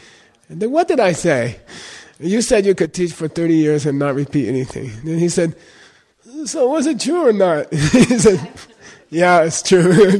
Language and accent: English; Arizona, United States; I was very lucky, you know, I grew up in Arizona. The schools were very, very good.